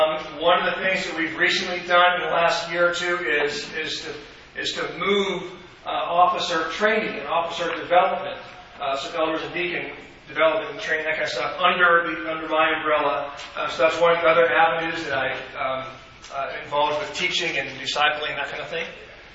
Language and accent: English; California, United States; We moved here 2.5 years ago from California. I grew up in Southern California.